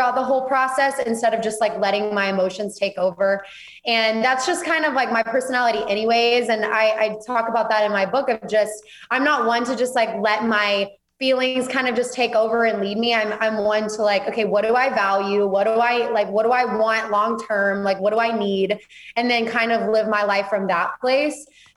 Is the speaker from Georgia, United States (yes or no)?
no; Auburn, Alabama, United States; moved away as an adult; I am from Auburn, Alabama. Okay. So I grew up, born and raised in Alabama, lived there my whole life, just moved to Texas 6 months ago.